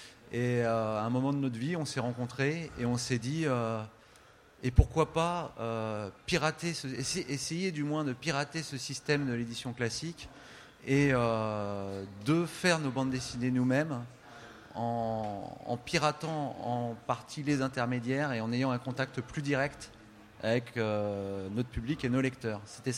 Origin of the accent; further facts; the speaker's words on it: Nantes, Pays de la Loire, France; Moi, je suis nantais